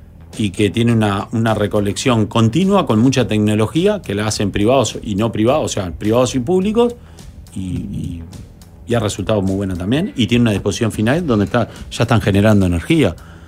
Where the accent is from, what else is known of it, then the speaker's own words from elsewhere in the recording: Costa Azul, Canelones, Uruguay; yo tengo familia política en Atlántida, me crié en Costa Azul, un lugar hermoso, me encanta.